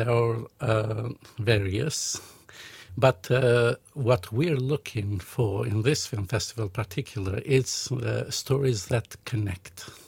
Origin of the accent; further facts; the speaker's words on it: Kosovo; now in United Kingdom; I come from Kosovo.